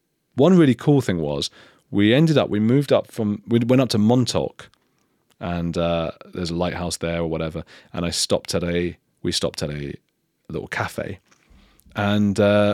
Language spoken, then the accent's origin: English; England, United Kingdom; accent: English; I come in with my English accent and it's the opposite of the Julia Roberts because they assume I can afford stuff.